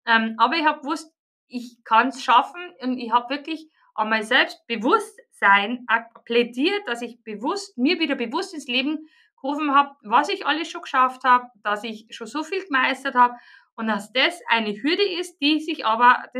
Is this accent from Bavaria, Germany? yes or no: yes; Bavaria, Germany; accent: Bavarian; ich komme aus Bayern, ich kann kein Hochdeutsch, deswegen müsst ihr mit Bayerisch zurechtkommen.